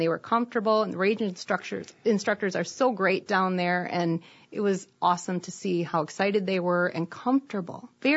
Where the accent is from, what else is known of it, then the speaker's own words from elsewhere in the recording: Wisconsin, United States; accent: Wisconsin; And I say that with my Wisconsin accent.